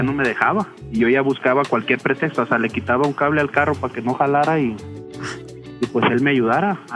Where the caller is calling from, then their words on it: Guadalajara, Jalisco, Mexico; De Guadalajara.